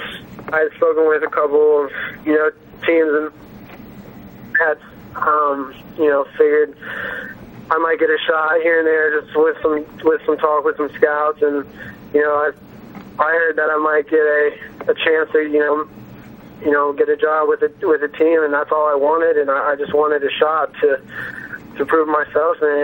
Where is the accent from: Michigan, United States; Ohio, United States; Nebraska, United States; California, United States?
Ohio, United States; Columbus; especially as a kid growing up in Columbus?